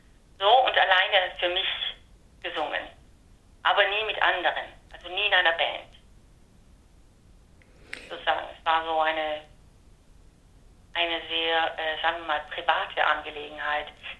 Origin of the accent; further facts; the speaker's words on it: Italy; German is a second language; als ich in Bologna gelebt habe, ich komme ja aus Italien